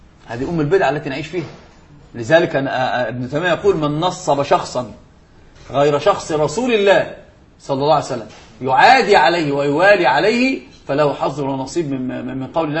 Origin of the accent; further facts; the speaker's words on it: Egypt; يعني ده اسمه العوجان عندنا في مصر بيتعوج فبيتعوج.